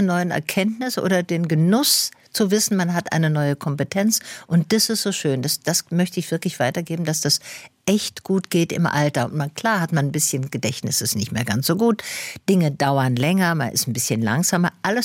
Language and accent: German; Tübingen, Baden-Württemberg, Germany; Ja, ich bin in Tübingen aufgewachsen. Ja. Natürlich kann ich Schwäbisch.